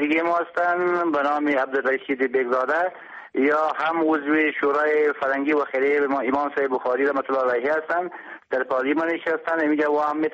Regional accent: Bukhara, Bukhara Region, Uzbekistan; now in Kabul, Afghanistan; بله، از بخارا آمدم.

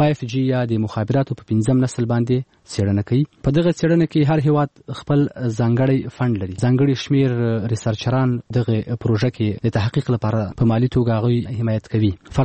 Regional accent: Afghanistan; نه، زه یو افغان یم، افغانۍ پاسپورت را سره ده

